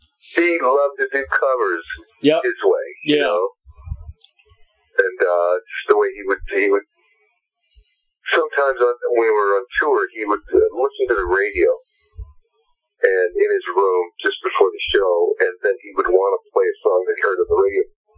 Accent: Sioux City, Iowa, United States; Growing up in Sioux City, Iowa, and I remember my parents got divorced and feeling funky

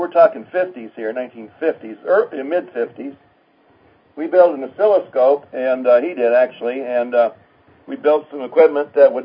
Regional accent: Ann Arbor, Michigan, United States; Yeah, he's back in Ann Arbor where we started out. I'm from Ann Arbor.

